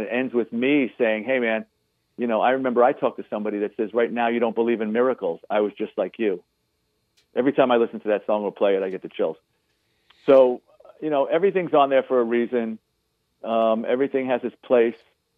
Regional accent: Bronx, New York, United States; I'm from the Bronx. I'm a New York boy. Let's just get that on paper, okay? Not that you can't tell by the way I talk

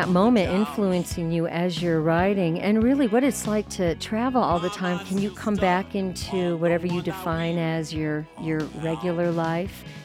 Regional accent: New York, United States; And what I love about that song is, you know, I'm a New Yorker

